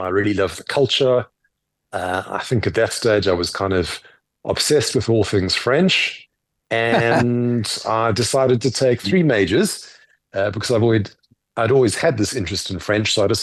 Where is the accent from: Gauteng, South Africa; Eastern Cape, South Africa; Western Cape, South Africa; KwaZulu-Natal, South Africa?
KwaZulu-Natal, South Africa; Botha's Hill; I grew up in Durban. I was born in Durban and grew up in a little village called Botha's Hill.